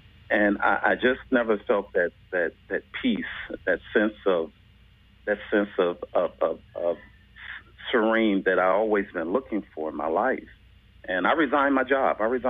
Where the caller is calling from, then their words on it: Philippines; I'm calling from the Philippines, brothers and sisters.